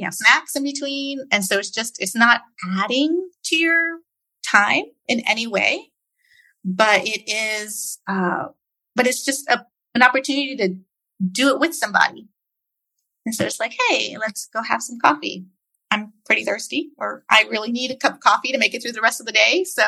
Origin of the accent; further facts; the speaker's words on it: United States; now in Dominican Republic; It's things that I, as a American living in the DR, I can't relate.